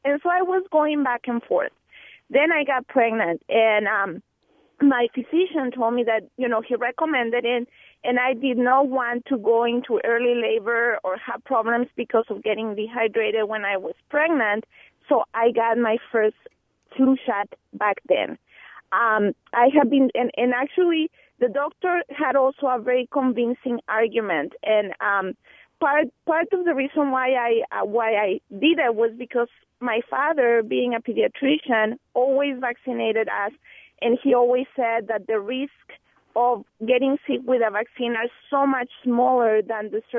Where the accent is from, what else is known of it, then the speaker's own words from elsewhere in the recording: Mexico; now in Greenfield, United States; I grew up in Mexico, so we didn't have the flu shot. And so when I came to the United States, to Milwaukee